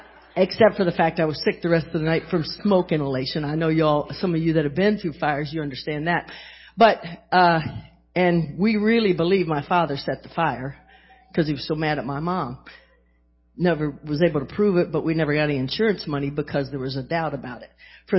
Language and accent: English; West Virginia, United States; When I grew up in West Virginia, and I came from a very alcoholic family.